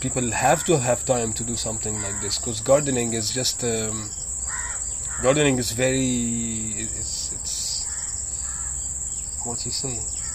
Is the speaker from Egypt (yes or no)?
yes; Cairo, Cairo Governorate, Egypt; English is a second language; moved away as an adult; I'm from Egypt, from Cairo. I finished high school and I think I escaped from Cairo because as you said, it's a monstrous city.